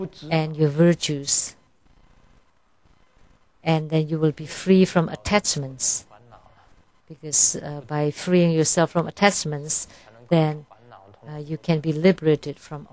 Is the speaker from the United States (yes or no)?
no; Taiwan; Like the president of my home country, Taiwan, President Ma, he's also full of a lot of troubles.